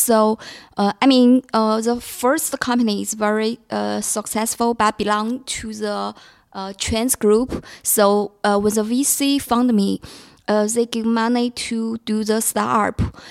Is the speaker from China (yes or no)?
yes; China; English is a second language; So when I traveled to my hometown, I found some investor.